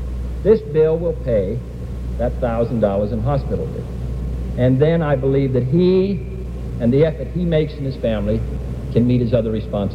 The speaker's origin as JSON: {"language": "English", "town": "Boston", "region": "Massachusetts", "country": "United States", "said": "I come from Boston, Massachusetts, near Faneuil Hall, where for a whole period of years, meetings were held by interested citizens in order to lay the groundwork for American independence."}